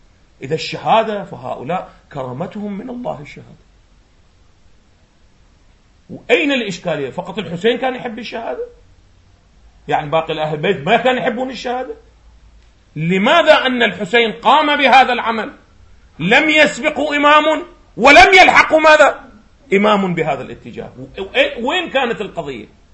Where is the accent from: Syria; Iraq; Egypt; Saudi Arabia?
Iraq; وهذا حدث عندنا في العراق